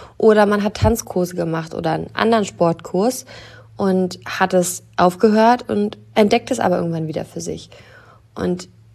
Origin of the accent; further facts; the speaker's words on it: Saxony-Anhalt, Germany; ich komme ja aus dem Osten, aus der Nähe von Salzwedel, also aus der Nähe von Magdeburg, Wolfsburg, die Richtung.